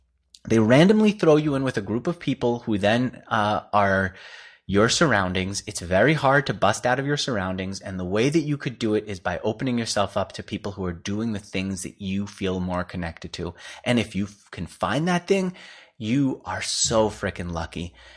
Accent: New York, United States; If anything, growing up in New York, you're really surrounded by the very liberal agenda, which is business is bad.

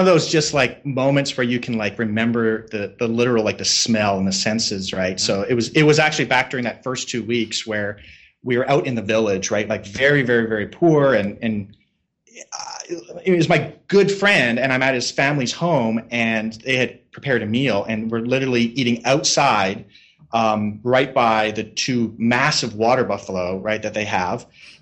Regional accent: Canada; I'm Canadian.

